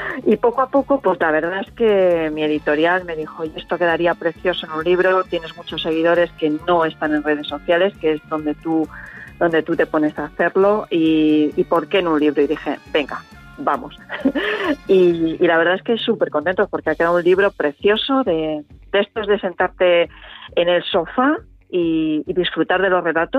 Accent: Castilla-La Mancha, Spain; soy de Castilla-La Mancha y es una tierra muy de sofritos, muy de tener siempre en casa ajo, cebolla, una buena patata.

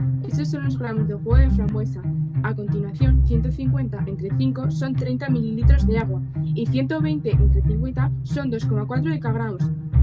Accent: Zaragoza, Aragon, Spain; tengo 13 años y soy de Zaragoza

